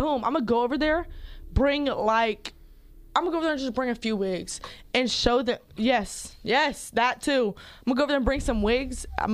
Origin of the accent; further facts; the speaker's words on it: United Kingdom; I love it because I'm British.